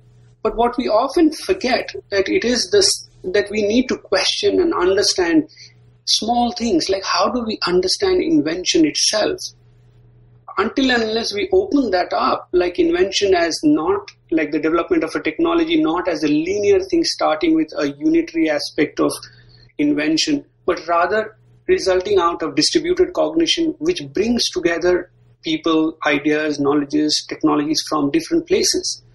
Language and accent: English; India; Well, broadly, like growing up in India